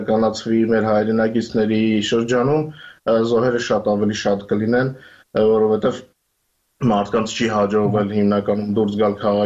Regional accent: Ukraine; մենք Ուկրաինայից ենք, ազատ մարդկանց երկրից։

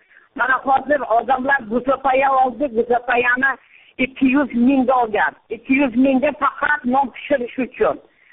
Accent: Surxondaryo Region, Uzbekistan; Men Surxondaryodan, Qiziriq tumanidan, Ahmadbayev qalasidan

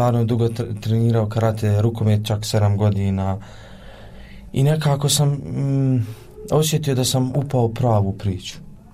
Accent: Gornji Vakuf-Uskoplje, Federation of Bosnia and Herzegovina, Bosnia & Herzegovina; Da, ja upravo dolazim iz mjesta gdje je bilo tokom, kako da kažem, ovog zadnjeg rata, bilo je jako teško. Jer dolazim iz mjesta gdje je podijeljeno.

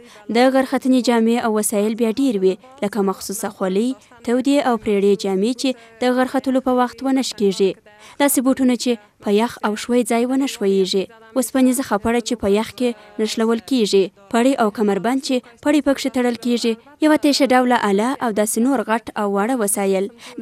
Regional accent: Nuristan, Afghanistan; تصمیم دا دی چې لومړی نورستان ته چې زما اصلي ټاټوبی دی لاړه سم

